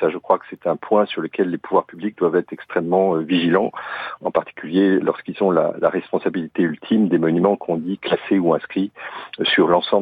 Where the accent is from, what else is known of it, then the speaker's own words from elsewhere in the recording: Grand Est, France; Je suis lorrain